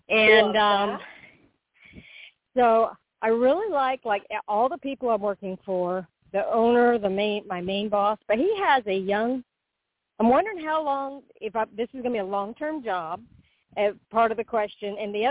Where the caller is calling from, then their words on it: Florida, United States; and I'm calling from Florida.